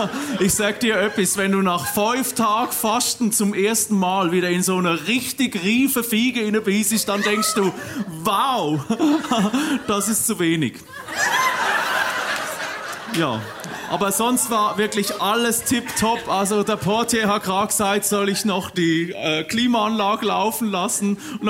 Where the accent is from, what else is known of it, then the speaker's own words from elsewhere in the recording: Ennetbaden, Aargau, Switzerland; ich komme aus Ennet-Baden